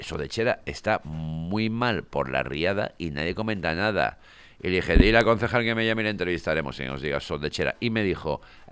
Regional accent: Valencia, Valencian Community, Spain; Yo amo Valencia. Yo soy de Valencia.

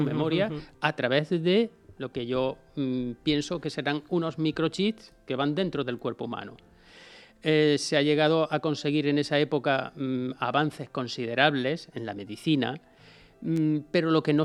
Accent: Orcera, Andalusia, Spain; moved away; una montaña que hay en mi pueblo, un pueblo bonito de la provincia de Jaén, que aunque yo llevo aquí 15 años, pues es decir que no olvido a mi pueblo, que es Orcera.

